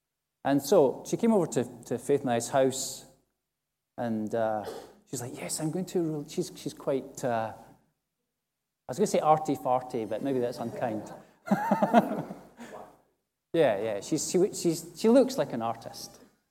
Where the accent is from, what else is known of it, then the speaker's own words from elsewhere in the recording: Perth, Scotland, United Kingdom; now in Musselburgh, United Kingdom; I come from Perth, my hometown. I was a St. Johnstone season ticket holder. No. I live in Musselburgh now